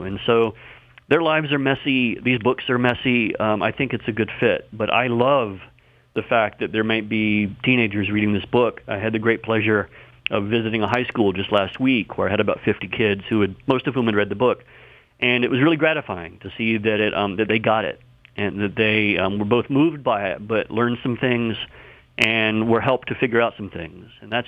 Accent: South Carolina, United States; I grew up in South Carolina in the 1970s and 80s

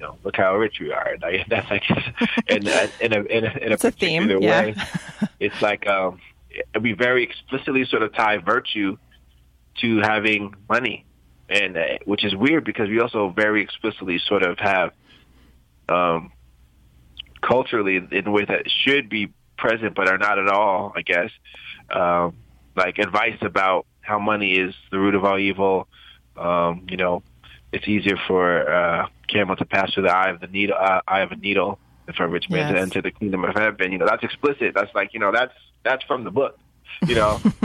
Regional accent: Queens, New York, United States; I was born in Queens. I spent most of my life within, like, probably 300 miles of where I was born. I'm from New York, and I've been in New York.

